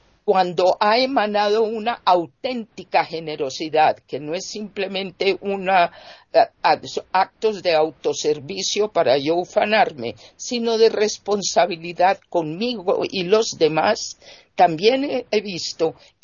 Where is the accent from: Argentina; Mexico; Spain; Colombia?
Colombia; en mi país, que es Colombia